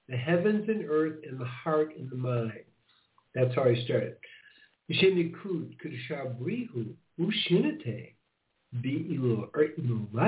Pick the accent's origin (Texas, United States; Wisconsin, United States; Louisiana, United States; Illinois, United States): Illinois, United States; Chicago; also born or lived in Highland Park; So I grew up in Chicago. We moved to the suburbs, a place called Highland Park, not too far from Michigan.